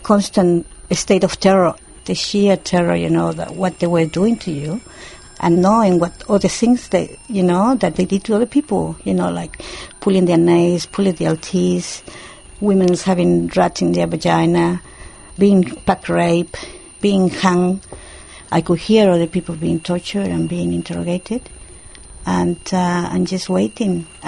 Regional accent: Chile; I come from Chile.

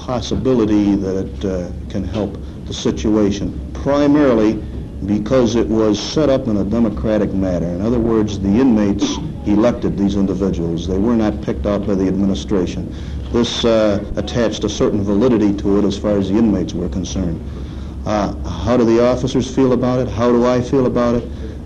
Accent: Attica, New York, United States; also born or lived in Buffalo; I was born in Buffalo. I was educated at Attica High School.

